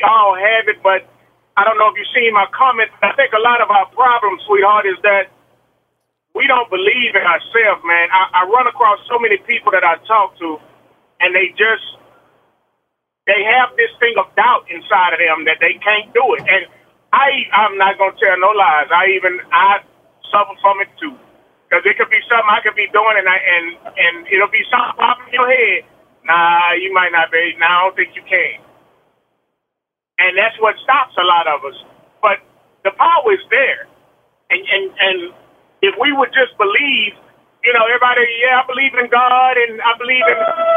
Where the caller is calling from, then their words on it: Texas, United States; I'm calling from Texas.